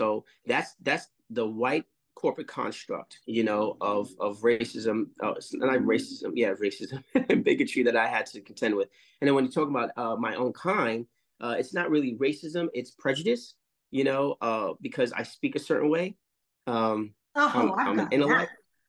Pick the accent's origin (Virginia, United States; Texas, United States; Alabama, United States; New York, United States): New York, United States; Harlem; When I lived down in L.A. in Culver City, where the Crips were, I'm from Harlem.